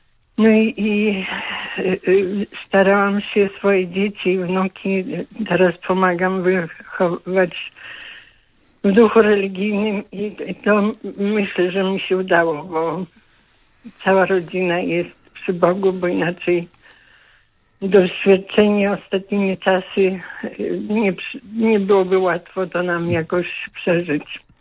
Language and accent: Polish; Sokółka, Podlaskie Voivodeship, Poland; jestem z Sokółki.